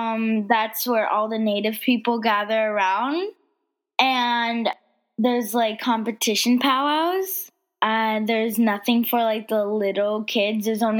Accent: Kitigan Zibi, Quebec, Canada; I'm from Kitigan, ZB.

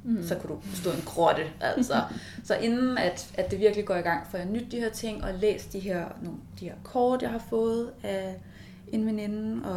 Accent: Møn, Zealand, Denmark; tage Møen, hvor jeg er vokset op

